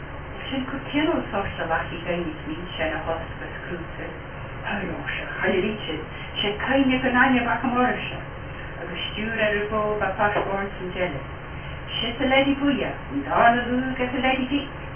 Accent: Edinburgh, Scotland, United Kingdom; I came to Gaelic from Edinburgh

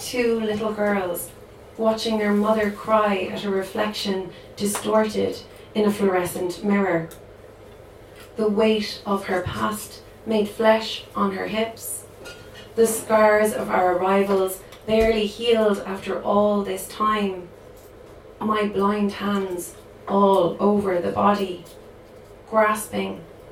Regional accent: Shanagarry, County Cork, Ireland; I'm from Shanagarry in East Cork, and Ballycotton is our nearest, more picturesque, I say that resentfully, town.

